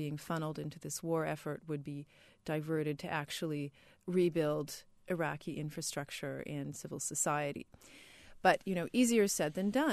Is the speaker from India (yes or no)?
no; Canada; Perhaps you could tell me what the actual percentage is, me being a Canadian.